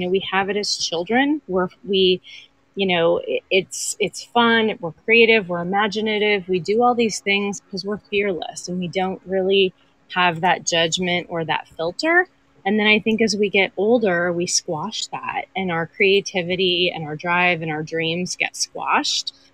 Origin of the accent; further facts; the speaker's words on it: California, United States; And it was the first year here, and I am originally from California, so I didn't know if I would make it home.